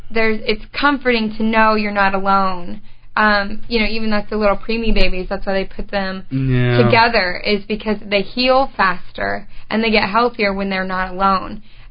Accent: Savannah, United States; But I've lived in Memphis. I grew up in Savannah. I've lived in Brownsville. I've lived all over.

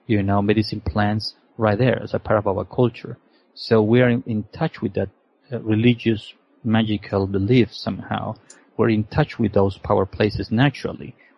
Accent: Peru; So let's say I'm Peruvian. I was born and raised in Peru.

